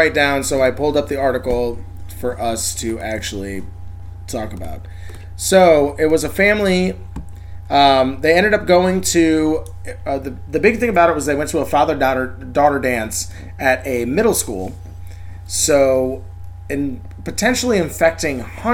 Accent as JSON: {"language": "English", "town": "St. Charles", "region": "Missouri", "country": "United States", "said": "So we had a recent case here in St. Charles. So we're from St. Charles, Missouri."}